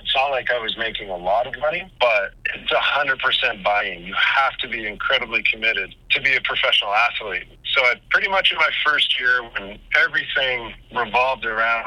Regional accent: Red Deer, Alberta, Canada; growing up in Red Deer, my brother and I mean, we played every sport.

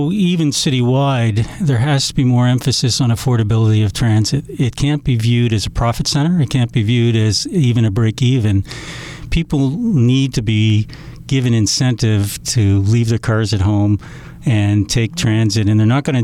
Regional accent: Halifax, Nova Scotia, Canada; born there; now in Toronto, Canada; I was born in Halifax, living on the ocean.

